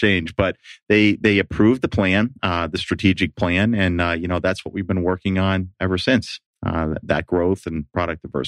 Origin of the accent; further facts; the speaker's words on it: Pittsburgh, Pennsylvania, United States; also born or lived in Denver / Washington, D.C.; And I grew up in Pittsburgh and moved a number of places. I moved out west to Denver, moved back to Washington, D.C., and spent the first 20 ye